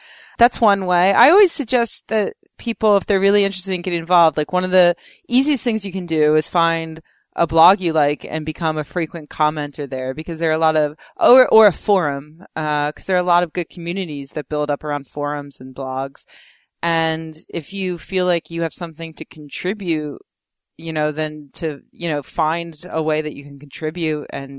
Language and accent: English; New Jersey, United States; I'm from New Jersey.